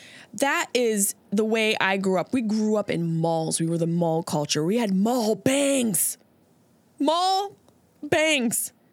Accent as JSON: {"language": "English", "town": "Niagara Falls", "region": "Ontario", "country": "Canada", "tie": "born or raised there", "said": "I grew up in Niagara Falls, Canada side. Had a lot of upstate New York friends."}